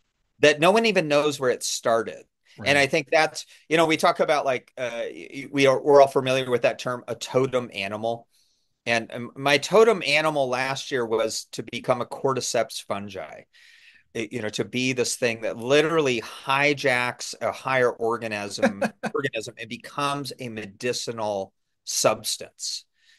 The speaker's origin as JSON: {"language": "English", "town": "Detroit", "region": "Michigan", "country": "United States", "tie": "born or raised there", "also_born_or_lived": "Southern California", "said": "I grew up in Detroit, Michigan"}